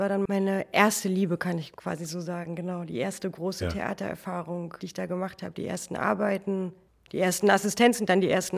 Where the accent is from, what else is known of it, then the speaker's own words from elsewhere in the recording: Hofgeismar, Hesse, Germany; now in Hamburg, Germany; Nein, ich komme aus der Nähe von Kassel, aus Hofgeismar.